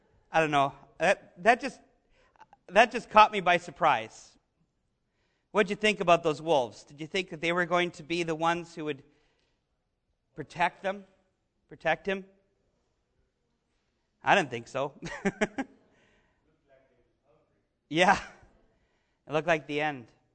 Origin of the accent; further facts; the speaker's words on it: Canada; maybe it's because I'm from the Great White North, but I can relate to that.